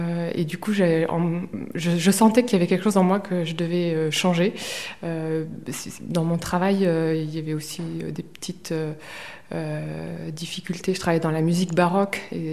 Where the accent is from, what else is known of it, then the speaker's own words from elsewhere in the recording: Lourdes, Occitanie, France; moi, je suis un peu une enfant du pays, parce que j'ai grandi à Lourdes